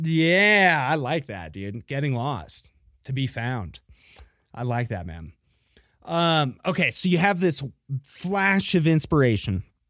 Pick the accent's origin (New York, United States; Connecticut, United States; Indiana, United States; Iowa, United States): Iowa, United States; So like growing up in Iowa, you know, like I was in like FFA and I thought like Monsanto, the company was always presented to me as like a great company to work for.